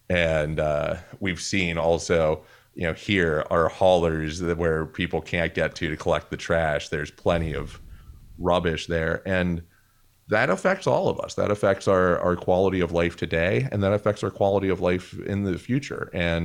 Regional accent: Wheeling, West Virginia, United States; I grew up in Wheeling, and I have serious hesitance about the benefits of fracking

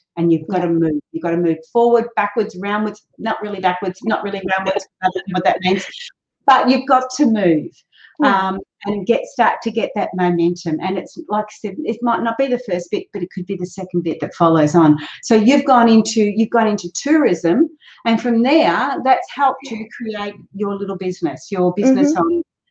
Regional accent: Australia; also born or lived in England; I was born in England, raised in Australia

